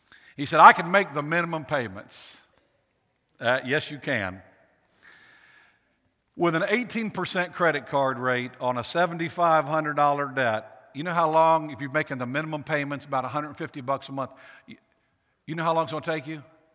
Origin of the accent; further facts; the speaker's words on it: Accomack, Virginia, United States; You know, when I grew up on the Eastern Shore down in Accomack, Virginia, one of the oldest buildings from the 1600s, the first debtors' prison in America.